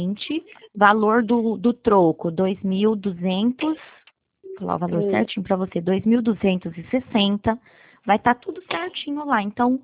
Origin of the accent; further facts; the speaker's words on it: Teodoro Sampaio, São Paulo, Brazil; Eu sou de Teodoro Sampaio.